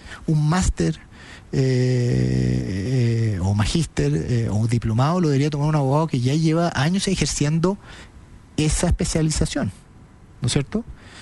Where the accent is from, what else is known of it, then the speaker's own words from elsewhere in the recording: Viña del Mar, Valparaíso, Chile; siempre gente de Viña del Mar, porque tengo un cariño con mi ciudad natal.